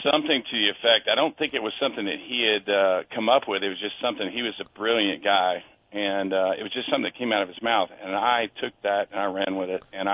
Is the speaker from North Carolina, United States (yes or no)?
yes; North Carolina, United States; And I'm from North Carolina, so, you know, I grew up with Clemson, South Carolina, Duke, Carolina, Auburn, Alabama.